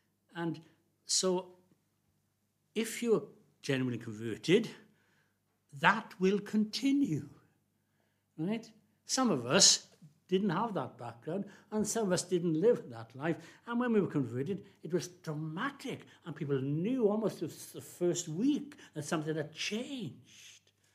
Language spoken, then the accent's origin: English; Wales, United Kingdom; growing up in South Wales in a little chapel and going to Sunday school till I was about 11 or so and then forsaking the whole thing